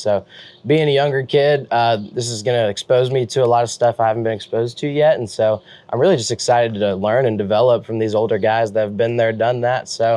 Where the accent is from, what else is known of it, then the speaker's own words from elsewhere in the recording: Texas, United States; but it's also new for us being I'm from Texas, he's from Arizona, so it's really new.